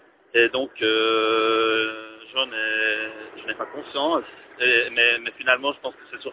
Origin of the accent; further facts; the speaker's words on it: Fribourg, Switzerland; Je lui ai répondu que je venais donc de Suisse, de Fribourg.